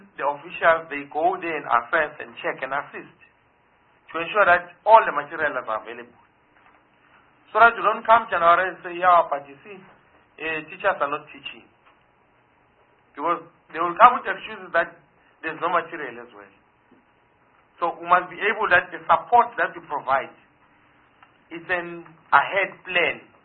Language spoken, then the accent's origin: English; South Africa; this belongs to me as a South African